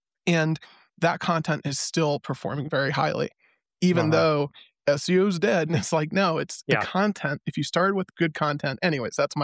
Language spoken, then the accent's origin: English; Virginia Beach, Virginia, United States; also born or lived in Cleveland / Orange County / Los Angeles / Scottsdale; now in Denver, United States; I grew up in Virginia Beach, went to college for a year in Cleveland, Ohio, moved out to Orange County, then LA, then Scottsdale, then Denver, right? So Denver now